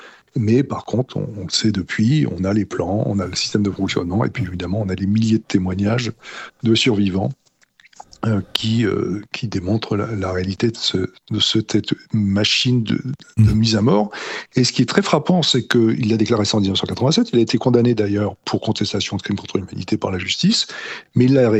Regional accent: France; en tant que Français juif, patriote

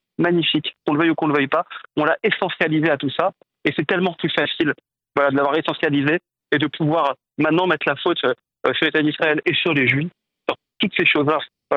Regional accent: France; Nous, on habite ici. On est Français.

